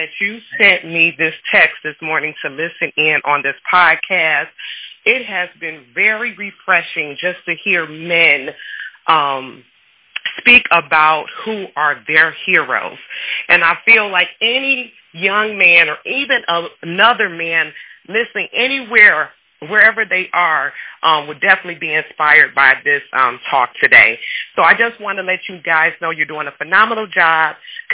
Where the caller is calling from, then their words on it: Detroit, Michigan, United States; from Detroit.